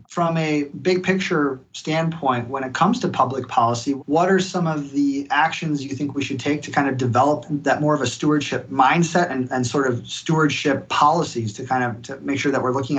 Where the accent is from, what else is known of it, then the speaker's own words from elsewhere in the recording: Germany; now in United States; And in Germany, my home country, they focus more on almost like a modular design